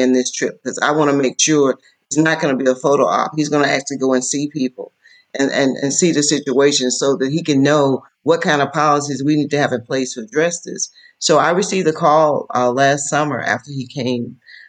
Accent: Alabama, United States; I'm from Wilcox County, Alabama. I grew up poor. We didn't have a television in our house until I was 10 years of age.

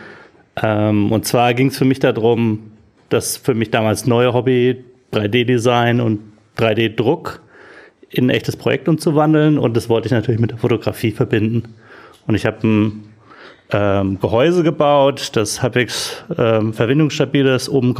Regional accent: Hamburg, Germany; Ich komme aus Hamburg.

